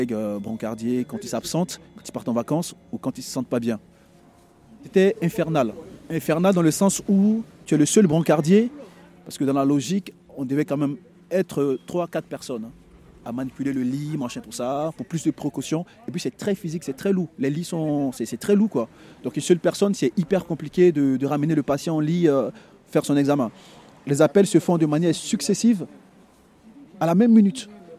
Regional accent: Côte d’Ivoire; Je suis originaire de la Côte d'Ivoire.

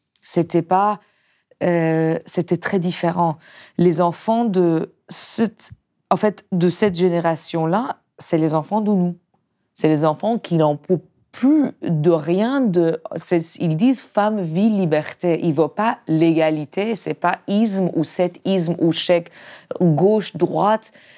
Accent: Iran; French is a second language; now in France; Vraiment, je ne dis pas ça parce que je viens d'Iran seulement

